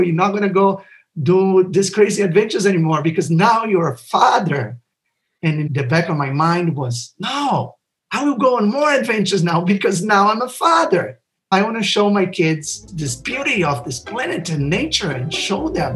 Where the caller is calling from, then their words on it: El Paso, Texas, United States; I am in the city called El Paso in Texas, in the US. It's right in the border with Mexico.